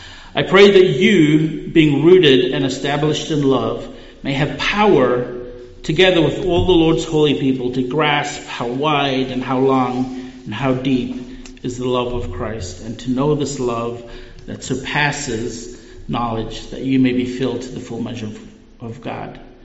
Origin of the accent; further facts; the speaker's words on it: South Africa; I'm from South Africa, so I'm going to teach you a little cultural lesson here.